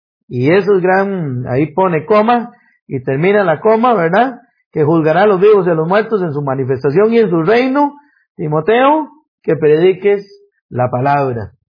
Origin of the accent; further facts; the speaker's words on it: Costa Rica; Esta cifra sí se mantiene, en eso somos consistentes los ticos, ¿verdad?